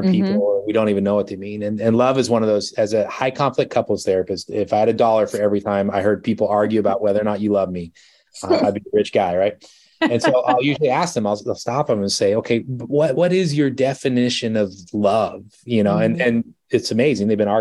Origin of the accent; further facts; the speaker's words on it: California, United States; I grew up in Southern California. Part of what you do there is you go to like lifeguard camp when you're a kid, right?